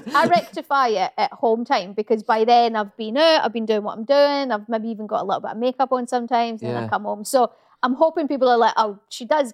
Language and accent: English; Glasgow, Scotland, United Kingdom; I'm from Glasgow